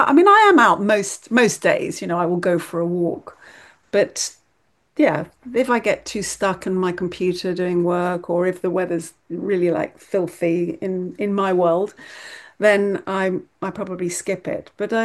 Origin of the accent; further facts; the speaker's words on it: London, United Kingdom; also born or lived in Greece / Venezuela; I was raised in London. I lived in London most of my life. I've lived abroad as well. I lived in Greece for a few years. I've lived in Venezuela.